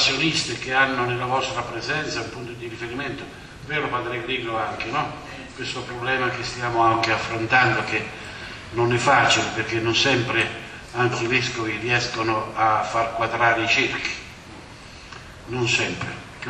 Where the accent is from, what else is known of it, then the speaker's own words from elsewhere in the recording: Carinaro, Campania, Italy; il mio paesino che si trova qui a una quindicina di chilometri da Napoli, Carinaro